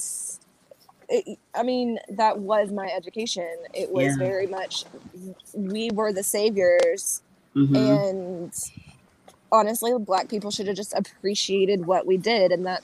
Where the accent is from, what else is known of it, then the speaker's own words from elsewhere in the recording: the South, United States; As is an American who grew up in a Southern public education school system, I am just now at 30-something years old realizing how whitewashed my education was.